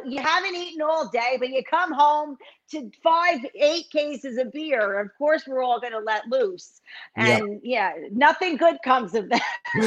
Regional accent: New Jersey, United States; And you know, I was the Jersey girl. I was there, you know, my accent, this, that.

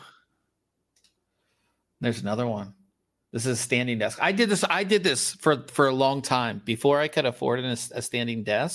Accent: Pittsburgh, Pennsylvania, United States; I'm from Pittsburgh, so black and gold can never go wrong either.

